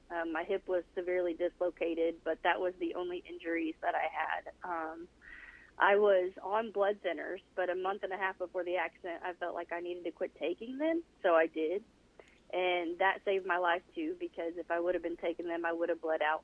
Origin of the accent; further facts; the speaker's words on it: Missouri, United States; I'm from Northern Missouri.